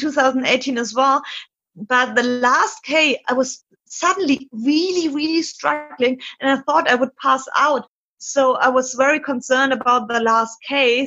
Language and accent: English; Bayreuth, Bavaria, Germany; born there; English is a second language; I was born in Bayreuth, and it's very close to Roth, so it's pretty much my home race.